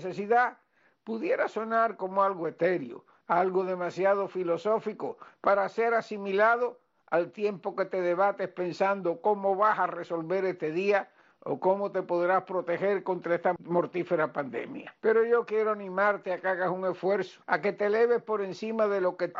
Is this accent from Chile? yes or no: no; Cuba; a través de mi experiencia vital como cubano